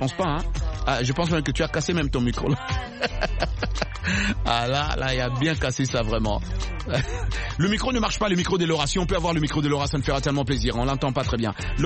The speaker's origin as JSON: {"language": "French", "region": "Kinshasa", "country": "DR Congo", "said": "Tu sais ce qu'on dit chez moi à Kinshasa"}